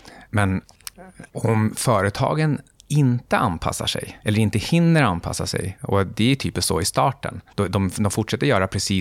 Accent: Sweden; så som svensk så är det väl smartast

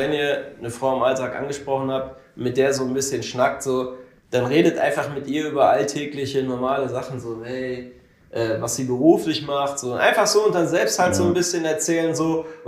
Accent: Cologne, North Rhine-Westphalia, Germany; born there; now in Düsseldorf, Germany; ich bin halt gebürtiger Kölner so und wohne jetzt hier in Düsseldorf.

